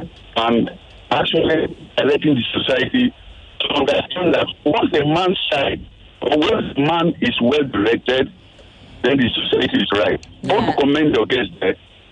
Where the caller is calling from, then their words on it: Lagos, Nigeria; I'm calling from Satellite Town.